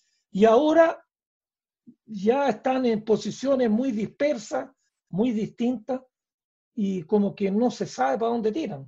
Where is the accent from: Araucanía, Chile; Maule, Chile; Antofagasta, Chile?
Maule, Chile; Parral; yo cuando niño vivía en Parral, y mi padre, que era español, andaluz